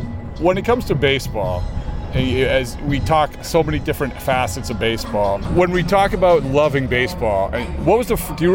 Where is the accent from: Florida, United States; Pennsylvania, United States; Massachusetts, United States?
Massachusetts, United States; Boston; for me, it was growing up in Boston.